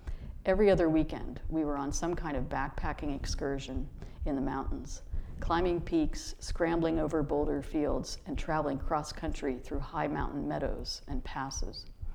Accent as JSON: {"language": "English", "town": "Pittsburgh", "region": "Pennsylvania", "country": "United States", "tie": "born or raised there", "said": "Growing up in Pittsburgh in the 70s and 80s, I knew not only the wonders of the natural world, but also the abuse it was suffering at the hands of the same industry that employed my father."}